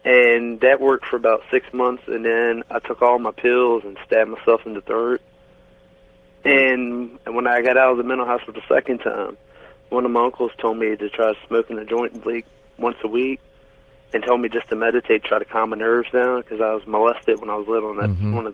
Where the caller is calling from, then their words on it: Richmond, Virginia, United States; I'm calling from Richmond, Virginia.